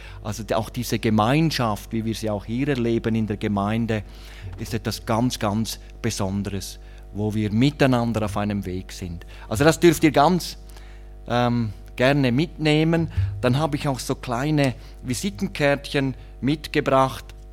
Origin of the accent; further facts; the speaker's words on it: Switzerland; ich komme ja aus der Schweiz